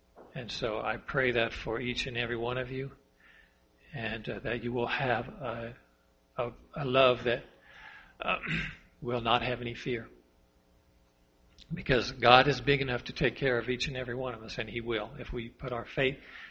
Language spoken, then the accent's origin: English; United States; You know, I feel so fortunate to be an American. I love being American.